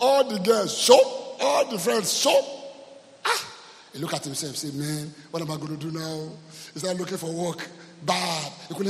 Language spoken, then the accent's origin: English; Côte d’Ivoire; I grew up in Ivory Coast. I was born in Ivory Coast.